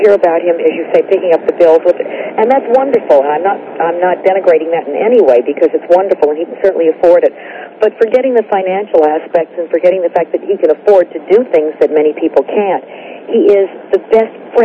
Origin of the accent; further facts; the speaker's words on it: Hollywood, California, United States; this is very much a part of the so-called growing up in Hollywood